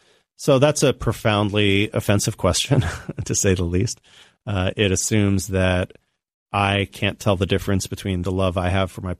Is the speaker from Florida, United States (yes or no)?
yes; Tampa, Florida, United States; I grew up in a very white environment where there was not a lot of Spanish spoken, even though I grew up in Tampa, Florida, which had a huge Latino population.